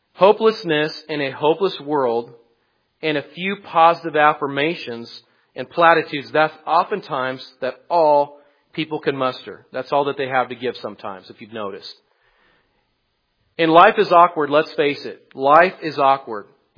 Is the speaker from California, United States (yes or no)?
yes; California, United States; now in Tennessee, United States; We come from California, obviously. And California is a much more secular place than it is here in Tennessee.